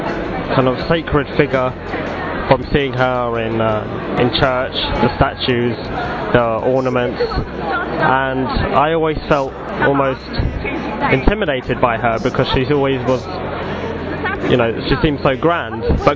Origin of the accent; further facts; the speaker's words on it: England, United Kingdom; I'm from England and 22 years old.